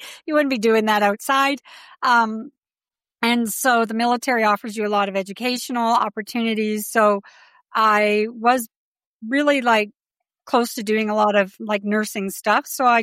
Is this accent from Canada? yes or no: yes; British Columbia, Canada; now in United States; because I married an American Navy sailor and I was from Canada.